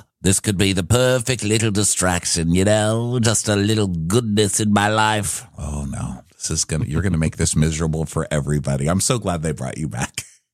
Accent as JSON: {"language": "English", "country": "Australia", "said": "I'm Australian. Down under is wherever I am."}